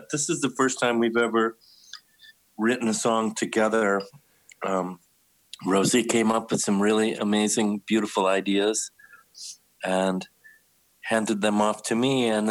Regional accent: Ithaca, New York, United States; I grew up here in Ithaca. I've been playing music for about 45 years.

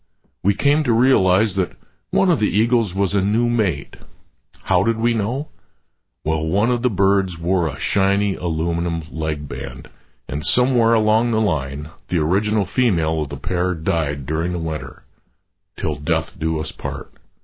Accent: Cedarville, Michigan, United States; I grew up in Cedarville, a small town in upper Michigan.

